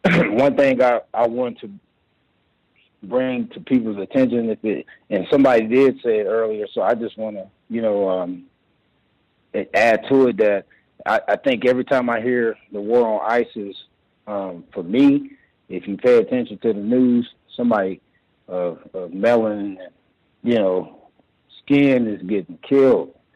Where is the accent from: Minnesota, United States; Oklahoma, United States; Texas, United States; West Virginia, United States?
Oklahoma, United States; Oklahoma City; I myself am was born and raised in Oklahoma City.